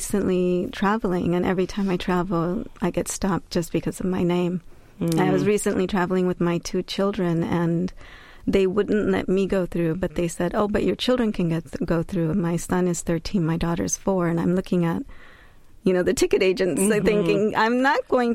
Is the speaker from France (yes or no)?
no; India; also born or lived in United States; now in San Francisco, United States; I was born in India, and I was half raised in India and half in the U.S., and I've been living in the Bay Area for about 15 years now